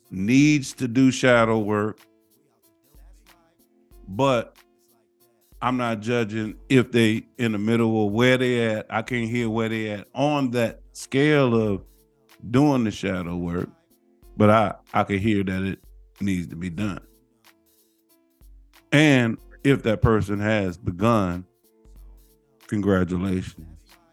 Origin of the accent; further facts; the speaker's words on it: St. Louis, Missouri, United States; But I'm from St. Louis. Show me. Don't tell me. Show me.